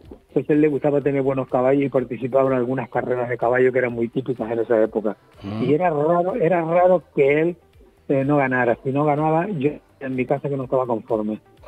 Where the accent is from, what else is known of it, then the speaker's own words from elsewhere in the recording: Canary Islands, Spain; Gran Canaria para mí, pues bueno, está mi familia, está todo, mis hijos ahí. Yo soy palmero, me crié en García, pero bueno, nací en Gran Canaria y ahí se la pasé.